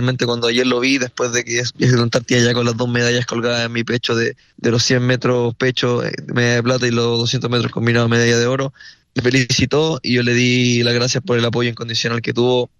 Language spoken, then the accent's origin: Spanish; Chile; pude obtener la medalla de oro en los Juegos Parapanamericanos de Santiago 2023. que fueron aquí en mi país